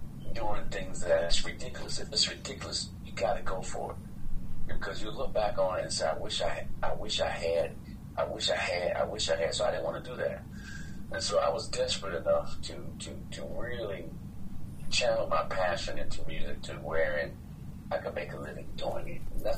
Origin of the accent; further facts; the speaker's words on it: North Carolina, United States; also born or lived in Philadelphia; I grew up in North Carolina. You know, I tell you, I was born actually in Philadelphia. And so when we were about 4 years old, 4 or 5, my father moved us back to his hometown in the Raleigh-Durham area